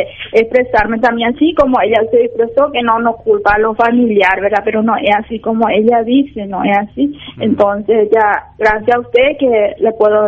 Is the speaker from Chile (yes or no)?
no; Puerto Casado, Alto Paraguay, Paraguay; moved away; Yo salí de Puerto Casado porque no había ni trabajo. Ellos cuando no había ni trabajo, tuve que dejar mi pueblo para poder venir hacia acá para una vida mejor.